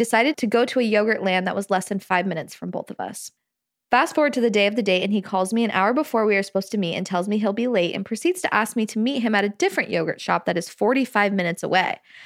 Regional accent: California, United States; now in Provo, United States; So I'm from Southern California, and I recently moved to Provo in August.

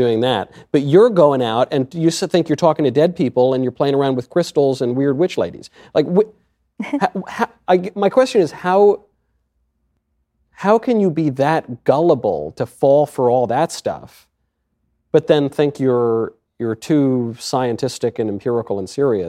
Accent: New York, United States; I remember I grew up in Westchester, and I it was just, you know, just north of the city

